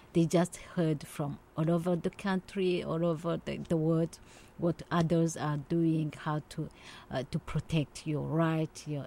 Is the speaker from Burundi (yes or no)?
yes; Burundi; first language Kirundi; English is a second language; So, I did speak my mother language, Kirundi.